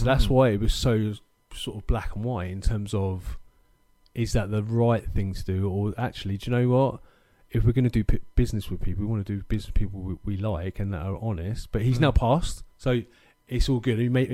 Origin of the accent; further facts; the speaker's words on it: Scotland, United Kingdom; I always see myself as Scottish. So, you know, we're a different breed anyway.